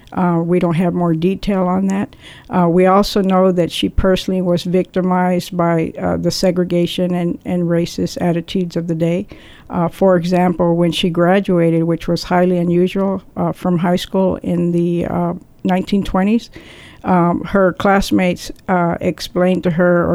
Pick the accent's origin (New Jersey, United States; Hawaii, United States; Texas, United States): Texas, United States; Cuero; now in New Mexico, United States; I sure am. I'm from Cuero, Texas, home of the Fighting Gobblers. also, I consider Austin, San Antonio, and Houston also to be part home.